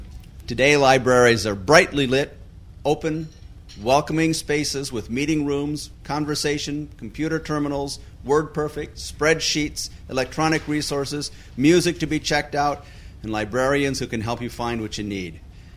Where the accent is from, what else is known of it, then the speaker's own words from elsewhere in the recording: Omaha, Nebraska, United States; everything in that red brick building that still stands at the corner of Market Street and South 4th in my hometown.